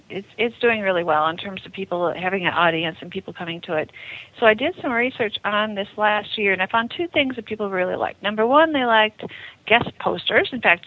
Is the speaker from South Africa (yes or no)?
no; Acworth, Georgia, United States; It's going to be in my hometown of Ackworth. And it is sponsored by the Spay-Neuter Coalition of Georgia.